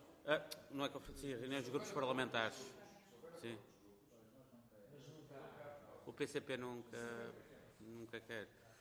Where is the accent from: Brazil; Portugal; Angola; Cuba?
Portugal; Porto, Norte; eu também não sou de cá, eu sou do Porto.